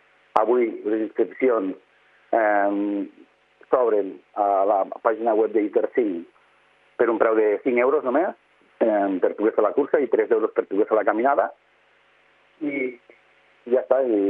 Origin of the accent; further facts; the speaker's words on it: Balaguer, Catalonia, Spain; Això no permetia massa bé a la gent que som de Balaguer, a la gent que fem esport aquí a Balaguer